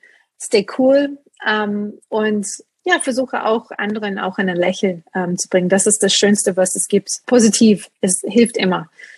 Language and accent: German; East Coast, United States; Ich komme aus der East Coast Girl